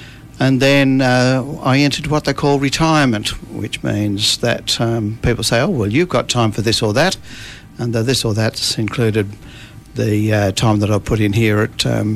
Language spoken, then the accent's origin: English; Sydney, New South Wales, Australia; We were born and bred in Sydney, in a suburb of Sydney called Oatley, which is also where my wife was born and bred